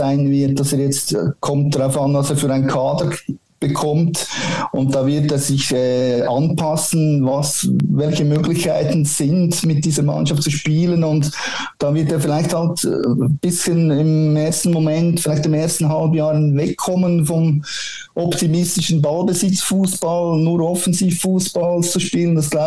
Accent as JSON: {"language": "German", "country": "Switzerland", "said": "Auch bei uns in der Schweiz"}